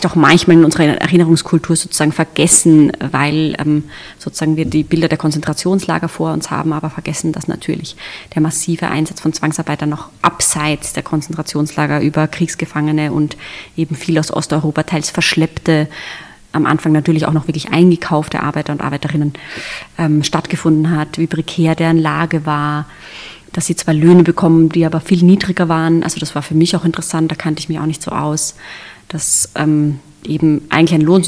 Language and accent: German; Austria; Und bin ja selbst sozusagen als Österreicherin